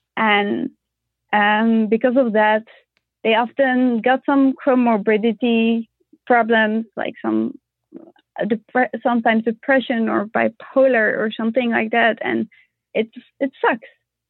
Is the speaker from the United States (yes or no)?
no; Netherlands; English is a second language; we call our country Nederland and ourselves Nederlanders.